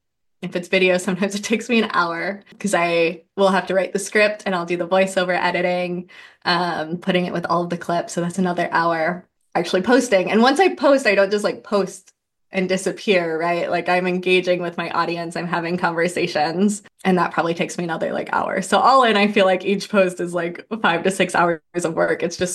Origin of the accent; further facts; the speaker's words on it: Michigan, United States; I grew up in Michigan. Neither of my parents drank at all.